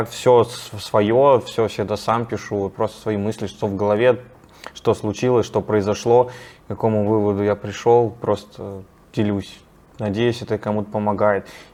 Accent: Saint Petersburg, Russia; Я хоть из Питера, я обожаю свой город

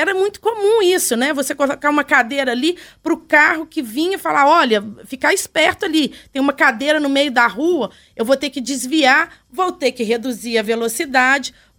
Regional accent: Belo Horizonte, Minas Gerais, Brazil; Eu cresci no bairro Sion, em Belo Horizonte. Os meus pais moravam na Praça Nova York. Eu morava num prédio ao redor da praça

